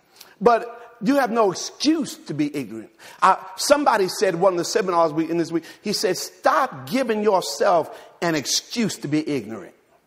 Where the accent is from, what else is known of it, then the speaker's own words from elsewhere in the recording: Jersey City, New Jersey, United States; Now, that ain't how I talk. I'm from Jersey City.